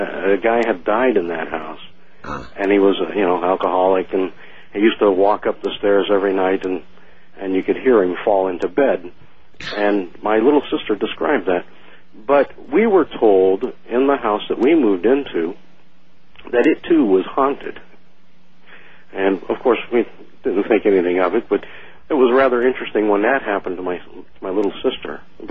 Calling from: Gig Harbor, Washington, United States; from Gig Harbor, Washington.

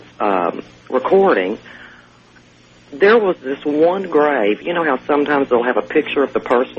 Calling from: Cedar Hill, Texas, United States; I'm from Cedar Hill, Texas. It's outside of Dallas. I listen to KLIF on 570.

